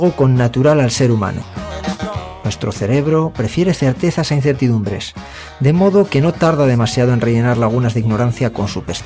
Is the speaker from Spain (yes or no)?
yes; Spain; Un estudio revela que los españoles somos los europeos más supersticiosos